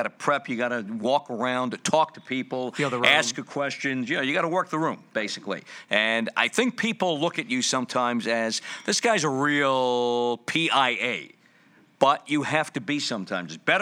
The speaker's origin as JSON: {"language": "English", "town": "New York City", "region": "New York", "country": "United States", "tie": "born or raised there", "said": "Well, it all began when I was in high school at the old St. Agnes High School on 44th Street in Manhattan. I grew up in East Harlem, and I remember it was 1973, and I was a junior."}